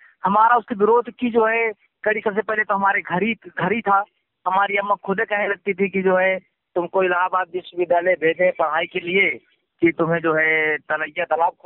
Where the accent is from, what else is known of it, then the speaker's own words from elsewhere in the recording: Banda, Uttar Pradesh, India; मैं बांदा बुंदेलखंड के उत्तर प्रदेश क्षेत्र का रहने वाला हूँ, जो बांदा मुख्यालय से 17 किलोमीटर दूरी पे गांव है। और हमारा बुंदेलखंड क्षेत्र हमेशा जो है अकाल और दुष्काल के लिए जाना जाता रहा है।